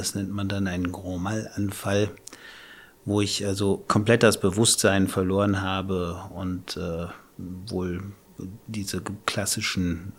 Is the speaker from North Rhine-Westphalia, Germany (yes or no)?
yes; Cologne, North Rhine-Westphalia, Germany; ich bin komme aus Köln, bin 47 Jahre alt inzwischen. Ich lebe in Köln, bin jetzt nach Bonn mit dem Auto gekommen.